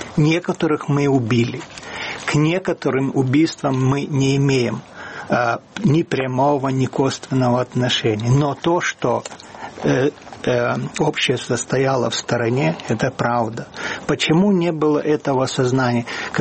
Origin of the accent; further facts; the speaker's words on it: Siberia, Russia; born there; Мои родители, они все были в Сибири, я сам родился в Сибири.